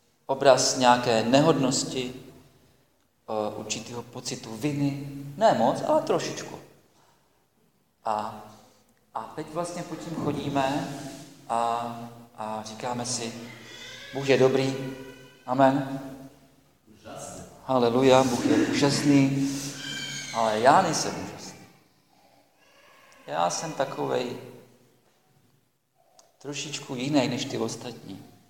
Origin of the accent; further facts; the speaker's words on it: Nymburk, Central Bohemian Region, Czechia; jsem z Nymburka, už jsem tady jednou byl, asi už trošku mě znáte.